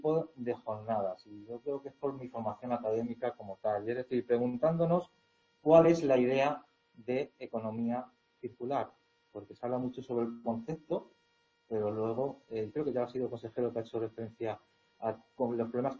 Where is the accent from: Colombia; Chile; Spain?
Spain; Talavera de la Reina, Castilla-La Mancha; Yo soy de Talavera de la Reina, no soy del Real de San Vicente